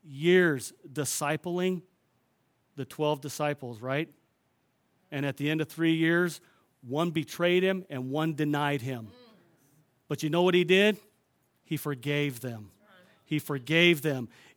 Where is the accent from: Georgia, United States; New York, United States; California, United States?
California, United States; I remember when I was growing up in California, I didn't surf, but I boogie boarded